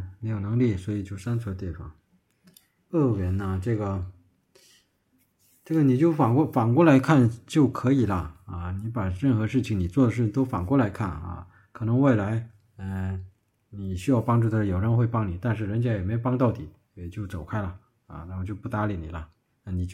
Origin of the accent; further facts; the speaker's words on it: Northeast China, China; 我是东北人啊，这个也没什么因缘吧啊